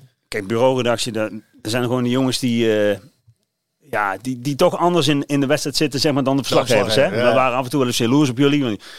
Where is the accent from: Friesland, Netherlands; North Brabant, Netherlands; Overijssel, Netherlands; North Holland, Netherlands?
North Brabant, Netherlands; Helmond; Opgegroeid in Helmond